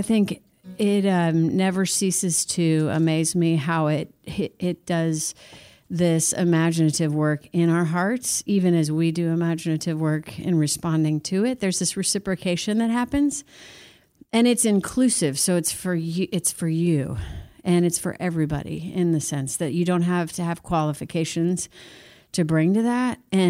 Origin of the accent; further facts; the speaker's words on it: Missouri, United States; now in Nashville, United States; I grew up in Missouri, moved to Nashville, was really intrigued by all the music culture there